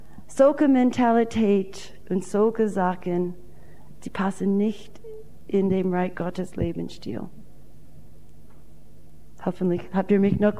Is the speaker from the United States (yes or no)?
yes; United States; German is a second language; moved away as an adult; now in Germany; Ich bin Amerikaner und ich bin so 20 Jahre in Deutschland, so ich bin nicht in Amerika sehr oft.